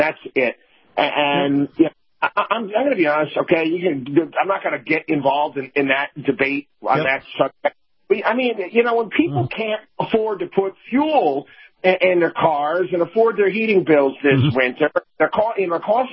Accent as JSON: {"language": "English", "town": "Albany", "region": "New York", "country": "United States", "tie": "born or raised there", "said": "I'm from Albany, New York. That's where I grew up."}